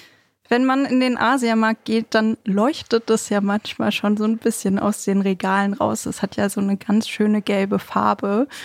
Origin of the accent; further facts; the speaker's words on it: Bochum, North Rhine-Westphalia, Germany; Ich bin ja in Bochum groß geworden.